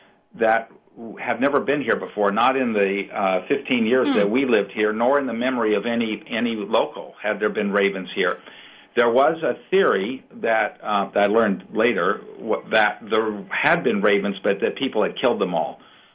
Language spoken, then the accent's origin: English; Midwest, United States; because we're from the Midwest, he didn't know the difference.